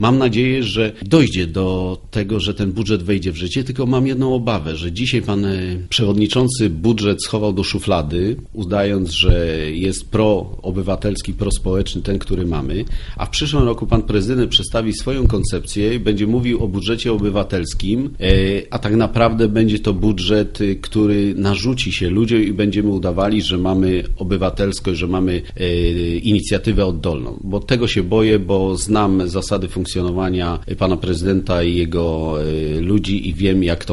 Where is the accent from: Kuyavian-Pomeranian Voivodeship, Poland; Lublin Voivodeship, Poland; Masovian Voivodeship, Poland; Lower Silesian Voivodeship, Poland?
Lower Silesian Voivodeship, Poland; Lubin; mimo tego, że mieszkam tu, jestem rodowitym lubinianinem, znam problemy miasta